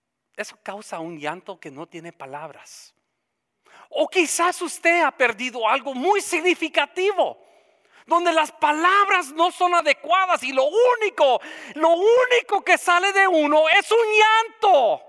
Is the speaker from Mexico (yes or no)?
yes; Mexico; pues México también, somos algunos de México.